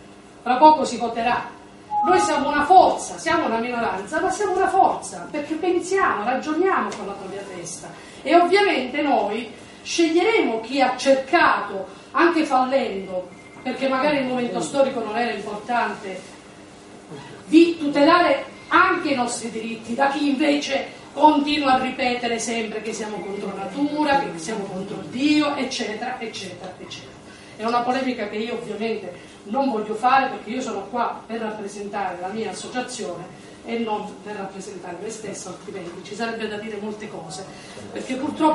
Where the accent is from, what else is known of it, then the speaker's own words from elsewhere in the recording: Cosenza, Calabria, Italy; Io sono di Cosenza, lui di Catanzaro.